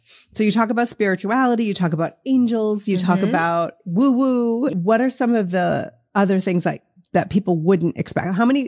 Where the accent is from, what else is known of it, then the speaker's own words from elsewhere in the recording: East Coast, United States; but growing up on the East Coast and like that's where most of the deaths that I've experienced have happened.